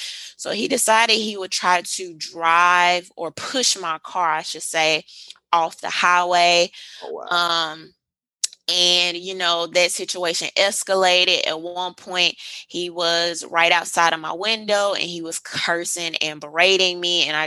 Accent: Mississippi, United States; I'm a YouTuber and a Second Amendment advocate. And so, you know, I'm from Mississippi, grew up in a really traditional, you know, Southern home.

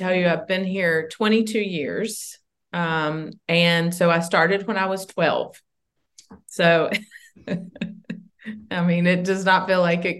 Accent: Martinsville, Virginia, United States; I grew up in Martinsville, Virginia, nice furniture, little furniture city in Virginia.

